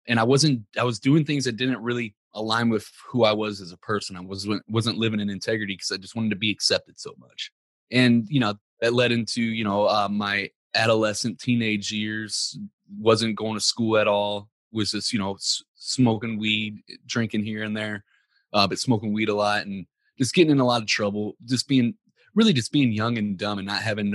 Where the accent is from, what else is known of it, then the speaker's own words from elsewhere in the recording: Ferguson, Missouri, United States; I grew up in Ferguson, Missouri. It gets a crazy bad rap in the U.S.